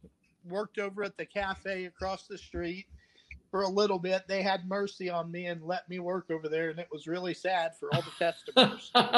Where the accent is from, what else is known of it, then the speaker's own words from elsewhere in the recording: Crane, United States; And then, growing up in Crane, there weren't very many musicians, especially not rock musicians.